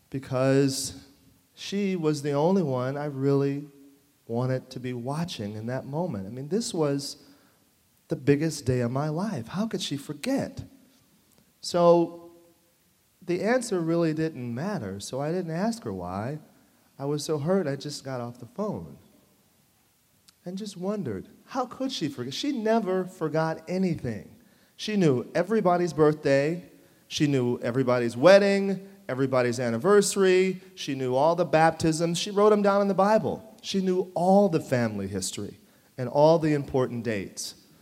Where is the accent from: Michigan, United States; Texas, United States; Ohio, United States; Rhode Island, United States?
Michigan, United States; Detroit; I was back home, finally, after a 10-year journey at my hometown in Detroit.